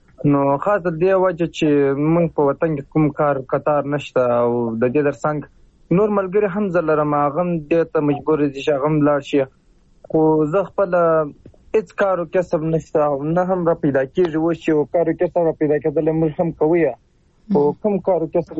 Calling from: Musa Qala, Helmand, Afghanistan; زه په هلمند کې یم، په هلمند کې په موساکله ولسوالۍ کې یم.

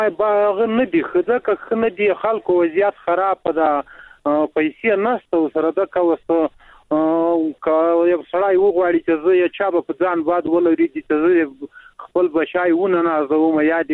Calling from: Logar, Afghanistan; ما د لوګار ولایت نه مې د سراډي کني ولې

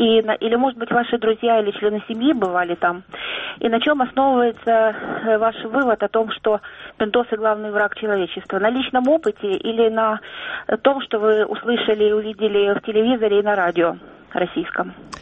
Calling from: Sloviansk, Donetsk Oblast, Ukraine; я звоню из Славянска, Донецкой области.

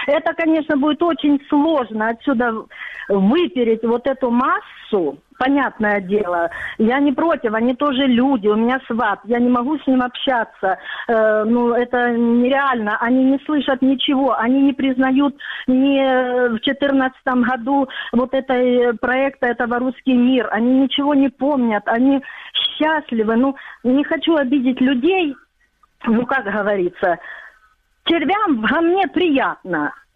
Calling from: Chystiakove, Donetsk Oblast, Ukraine; Ну, называют Арес. Ну, вообще, жду переименования в Чистякова.

